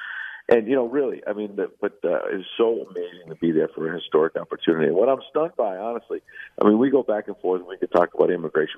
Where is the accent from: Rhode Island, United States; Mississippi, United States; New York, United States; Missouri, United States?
New York, United States; Deer Park; I grew up in Deer Park on Long Island.